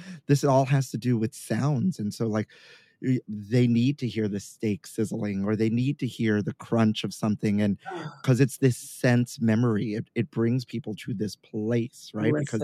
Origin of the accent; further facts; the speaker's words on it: Brooklyn, New York, United States; There, growing up in Sunset Park, Brooklyn, there used to be this bodega that my father used to hang out with.